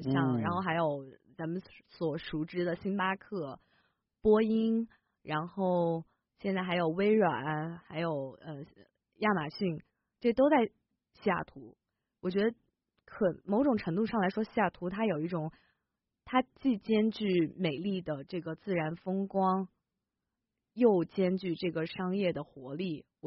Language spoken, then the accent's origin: Chinese; Changsha, Hunan, China; also born or lived in Zhuzhou; 其实我是在生在株洲，但是我在长沙生活了很长的时间，然后所以我现在我的方言我可能只会长沙话